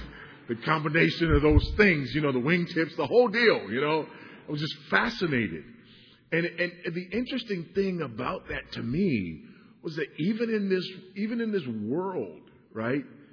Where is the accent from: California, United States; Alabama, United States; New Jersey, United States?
California, United States; Los Angeles; Probably because I grew up in South Central Los Angeles, surrounded by gangsters.